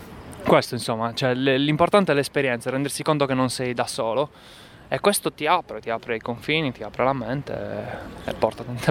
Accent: Sardinia, Italy; quello che ci affligge di più come italiani, come sardi

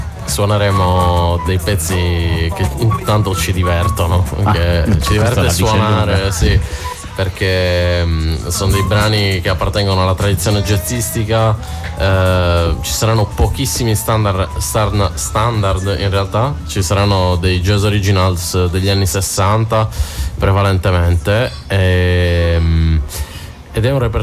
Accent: Siniscola, Sardinia, Italy; Di Siniscola, anzi per la verità sa Petraruia, cresciuto alla Caletta, però

